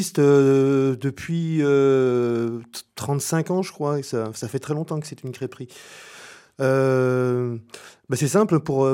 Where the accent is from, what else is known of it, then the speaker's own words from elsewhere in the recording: Grand Est, France; On est lorrain. Enfin, moi, lorrain, ma femme native de l'Aude, mais qui a grandi en Lorraine.